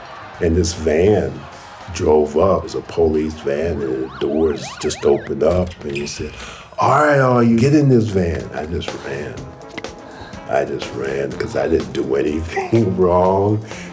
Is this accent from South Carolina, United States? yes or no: yes; Pawleys Island, South Carolina, United States; born there; I was born in Pawleys Island, South Carolina. Blacks and whites were separated, and that was my world.